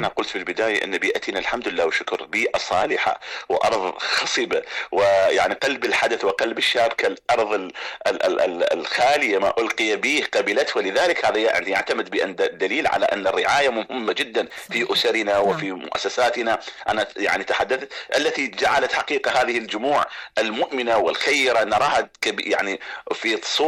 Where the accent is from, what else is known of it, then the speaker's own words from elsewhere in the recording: Iraq; أنا أتحدث يعني كعراقي